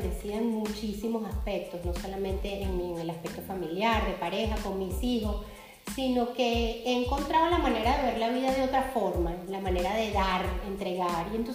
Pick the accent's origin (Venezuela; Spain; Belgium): Venezuela; Caracas, Capital District; Yo soy de Caracas